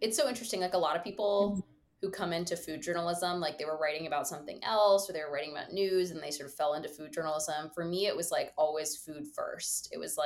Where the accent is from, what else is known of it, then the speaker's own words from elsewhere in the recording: Dallas, Texas, United States; growing up in Dallas, my parents didn't grow up going to restaurants.